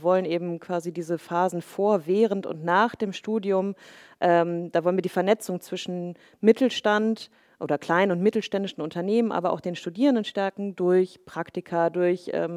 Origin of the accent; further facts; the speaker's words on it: Germany; Ich habe selber in den Niederlanden studiert, bin Deutsche, wohne auch in Deutschland, habe auch immer in Deutschland gewohnt.